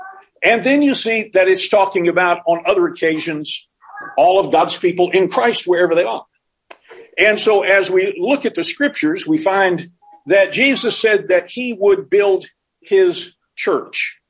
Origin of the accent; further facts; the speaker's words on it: United States; I'm an American. I'm not going to.